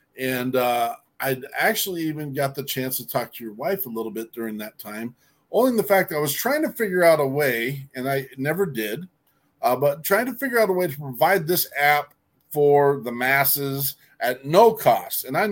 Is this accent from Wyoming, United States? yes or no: yes; Wyoming, United States; I'm a hillbilly from Wyoming State.